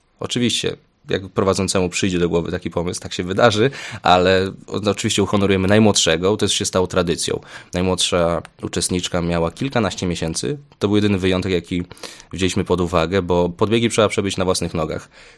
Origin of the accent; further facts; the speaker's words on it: Opole, Opole Voivodeship, Poland; Co ja jestem Opolaninem